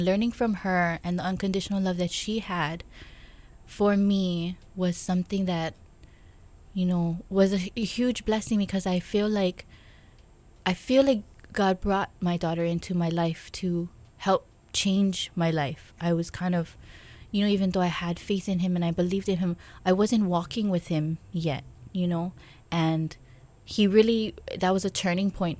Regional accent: Kaneohe, Hawaii, United States; I grew up on island of Oahu in Hawaii, mainly on the Kaneohe side, windward side.

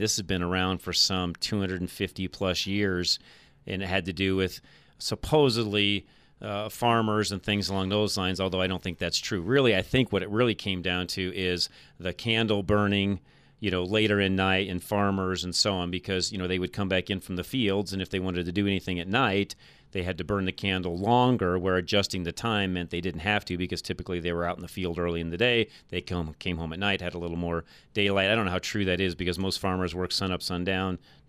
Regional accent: Boulder, Colorado, United States; especially growing up in Boulder.

